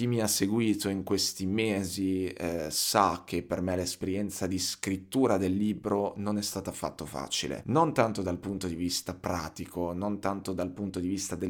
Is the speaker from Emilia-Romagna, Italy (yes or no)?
yes; Bologna, Emilia-Romagna, Italy; qui a Bologna, nella mia città, solo perché io sono di Bologna e perché amo alla follia Bologna, amo alla follia la mia città.